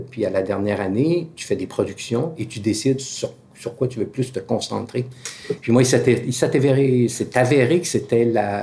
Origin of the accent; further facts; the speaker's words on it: Caraquet, New Brunswick, Canada; j'ai commencé à 14-15 ans au Théâtre populaire d'Acadie parce que je suis originaire de Caraquet.